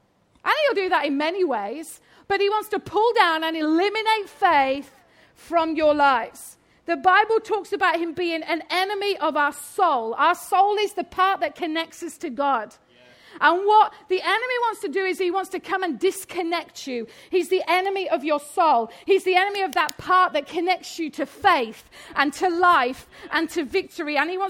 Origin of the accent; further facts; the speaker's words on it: Yorkshire and the Humber, United Kingdom; accent: Yorkshire; I was absolutely useless in school at languages because I'm a Yorkshire lass. In fact, my native tongue is not really just English, it's Yorkshire.